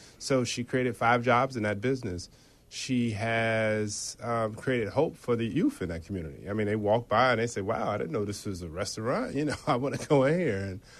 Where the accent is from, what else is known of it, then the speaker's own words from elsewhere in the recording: Chicago, Illinois, United States; I'm from Chicago.